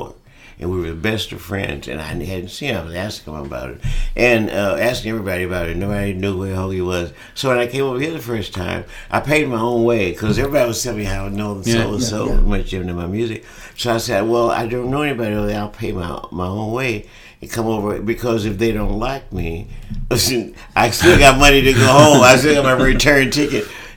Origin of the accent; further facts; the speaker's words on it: Welch, West Virginia, United States; born there; I was born in Welch, West Virginia, a little coal mining town.